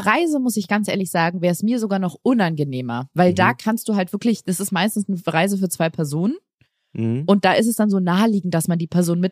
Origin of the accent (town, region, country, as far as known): Berlin, Germany; born or raised there